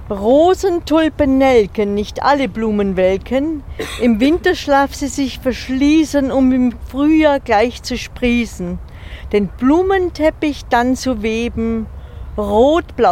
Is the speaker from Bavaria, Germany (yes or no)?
yes; Munich, Bavaria, Germany; also ich komme aus Untergiesing